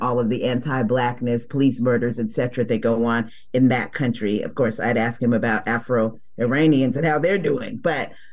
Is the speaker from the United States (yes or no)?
no; Ghana; Yeah, you know, I'm from Ghana originally